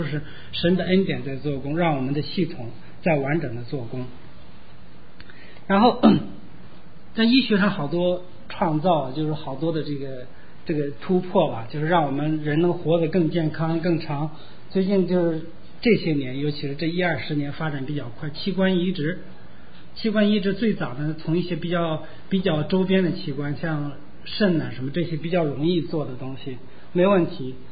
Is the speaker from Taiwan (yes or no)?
no; China; 我不知道美国人不吃那个，我们中国人吃那个桑果，甜甜的，挺好吃。